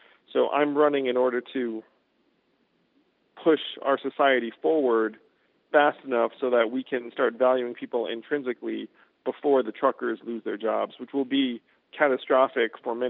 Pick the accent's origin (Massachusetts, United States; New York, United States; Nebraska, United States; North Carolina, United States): New York, United States; Schenectady; born there; Yes, my father worked at GE. I was born in Schenectady, New York.